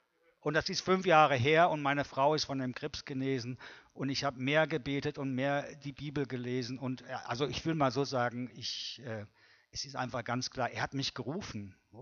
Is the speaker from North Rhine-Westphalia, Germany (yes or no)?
yes; North Rhine-Westphalia, Germany; now in Lake Constance, Germany; ich bin ja nicht gebürtig von hier, wie ihr hört, ich komme aus dem Ruhrgebiet